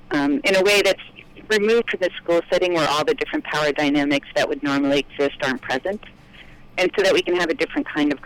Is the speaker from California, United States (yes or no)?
yes; California, United States; I mean, I come from California.